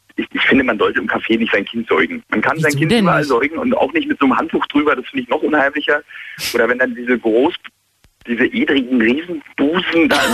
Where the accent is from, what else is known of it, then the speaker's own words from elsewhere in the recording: Berlin, Germany; als Berliner sagt man ja nicht Freund zu allen, Bekannter heißt es.